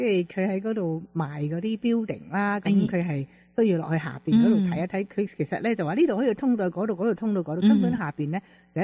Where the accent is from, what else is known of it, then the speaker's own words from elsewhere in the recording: China; now in Seattle, United States; 就是我们中国人呢，是不是来到美国生活，是不是，即是西雅图呢就是是西部